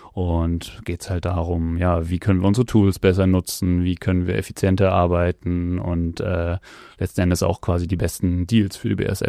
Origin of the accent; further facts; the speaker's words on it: Mainz, Rhineland-Palatinate, Germany; ich arbeite bei der BASF in Ludwigshafen, bin aber gebürtiger Mainzer und wohne auch hier in der Gegend in Rheinhessen, habe aber auch mal in Mainz gewohnt